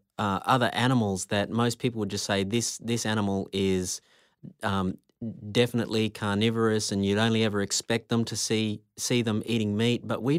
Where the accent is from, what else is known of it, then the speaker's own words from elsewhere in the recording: Australia; I'm an Aussie, and I've not seen how well a kangaroo can swim.